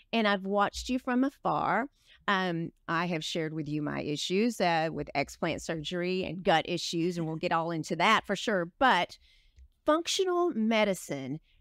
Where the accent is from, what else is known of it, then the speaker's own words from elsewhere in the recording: Fort Worth, Texas, United States; So everyone, I'm bringing you a fabulous young woman from my hometown here in Fort Worth, Texas